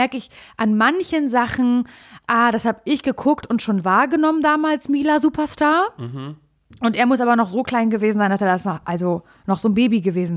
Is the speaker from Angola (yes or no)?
no; East Germany, Germany; bin halt ein Ossi-Kind und war immer an der Ostsee im Urlaub.